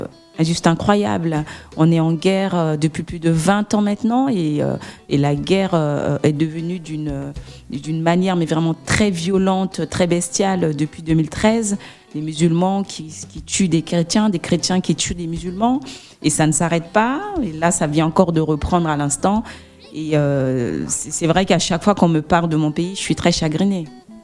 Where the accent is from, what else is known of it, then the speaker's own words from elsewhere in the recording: Central African Republic; Effectivement, moi je viens de la République centrafricaine.